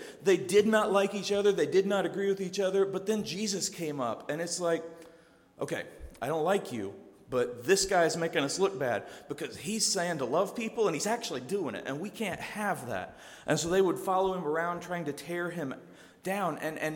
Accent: Bloomington, Indiana, United States; I'm from Indiana. And so I am a gigantic IU fan. Like, legit, beyond anything you can imagine, IU fan. That is, I was actually born in Bloomington. I lived near Bloomington my whole life.

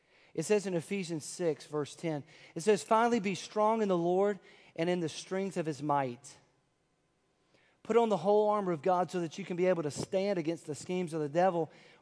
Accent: Elizabethtown, United States; Now, when I was a 17-year-old kid growing up in Elizabethtown to the east, I had a friend who was sharing gospel tracts with me.

